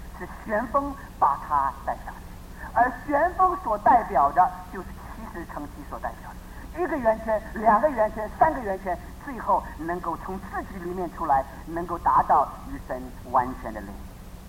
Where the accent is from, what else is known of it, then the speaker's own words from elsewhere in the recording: Taipei, Taiwan; 我到了台北，到了现在还是会迷路，虽然我在这里长大的